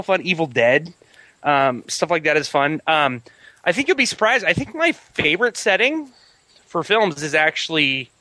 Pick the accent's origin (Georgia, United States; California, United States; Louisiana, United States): California, United States; Huntington Beach; Okay, I grew up in Huntington Beach, and I was afraid to surf ever since I saw Jaws.